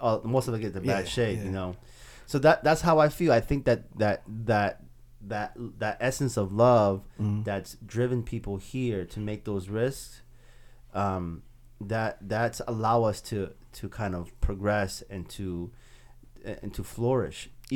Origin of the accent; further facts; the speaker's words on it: United States; I'm an American. We came here legally.